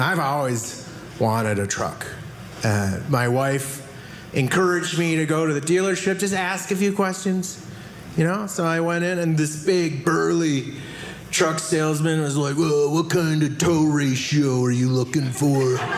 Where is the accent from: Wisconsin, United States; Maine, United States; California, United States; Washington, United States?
Wisconsin, United States; Hey, I'm from Wisconsin. So, I'm used to being number one in a lot of stuff.